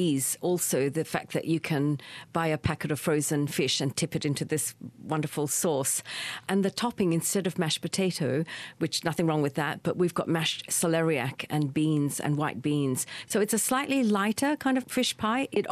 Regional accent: Malaysia; I grew up in Malaysia. My grandparents were from China and my parents were both born in Malaysia, which is I don't know if you've been there, but it's a very multicultural, you know, the Indians and the Chinese and the Malays all live sort of, you know, all together.

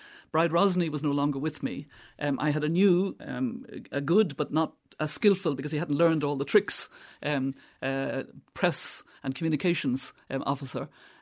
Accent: Ireland; I perfectly understand. We had many times as Irish people, no Irish allowed.

